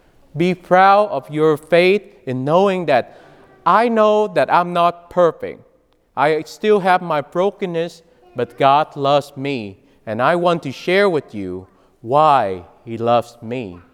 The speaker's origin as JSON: {"language": "English", "region": "Texas", "country": "United States", "said": "I'm far away from Texas, right? From my own home."}